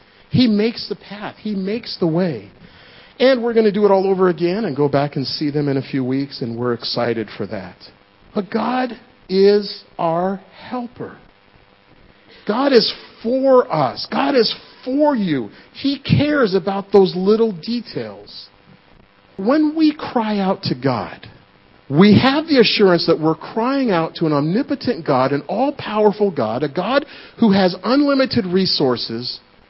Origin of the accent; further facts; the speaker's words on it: Denver, Colorado, United States; You know, growing up in Denver, the Nuggets were not very good.